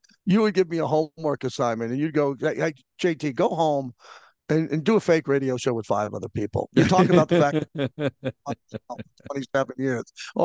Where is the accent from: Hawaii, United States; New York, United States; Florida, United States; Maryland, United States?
New York, United States; Massapequa; I grew up in a heavily populated Jewish community. I'm from Massapequa, Long Island. I grew up around Jews.